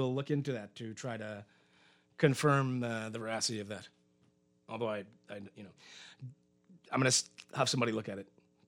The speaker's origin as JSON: {"language": "English", "region": "Eleuthera", "country": "Bahamas", "said": "I'm from Eleuthera. I don't know why people keep saying, thinking I'm from Long Island."}